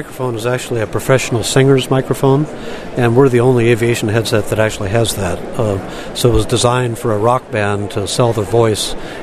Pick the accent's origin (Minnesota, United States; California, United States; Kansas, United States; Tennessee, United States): Minnesota, United States; Of course, I'm from Minnesota, so we're not familiar with that heat.